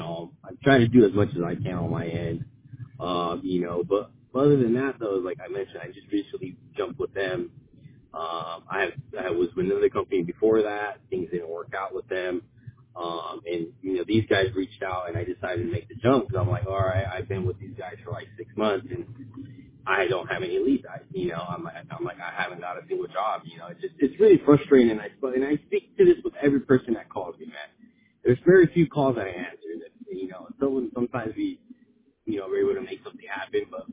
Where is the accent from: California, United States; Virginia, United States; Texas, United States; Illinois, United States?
California, United States; Sacramento; because I'm from Sacramento. I'm born and raised in Sacramento.